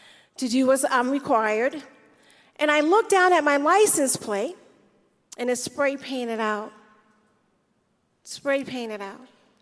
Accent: Jersey City, New Jersey, United States; I'm from Jersey City, New Jersey, and I've experienced racism in different ways, just being in a big city

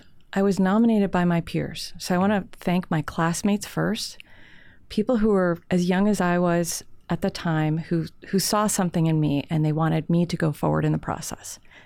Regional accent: New York, United States; the place where I grew up in New York, it was never a question that I would have a future as a working woman.

